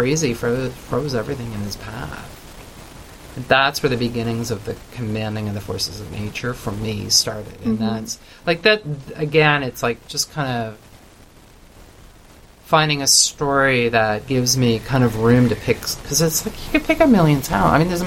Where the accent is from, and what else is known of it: Canada